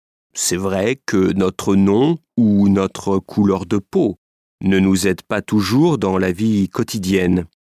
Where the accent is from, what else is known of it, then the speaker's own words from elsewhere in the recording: France; born there; j'ai 28 ans. Je suis né en France, de parents marocains.